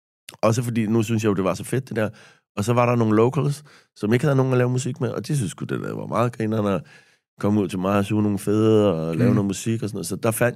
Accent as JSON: {"language": "Danish", "town": "Copenhagen", "region": "Capital Region of Denmark", "country": "Denmark", "said": "jeg er også fra Christianshavn."}